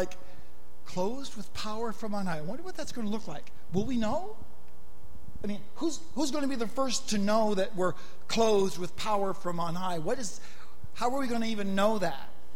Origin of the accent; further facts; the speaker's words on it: Canada; born there; I was born in March because it was, I guess it was too cold in February. I'm not sure. March was probably no picnic either in Canada at the time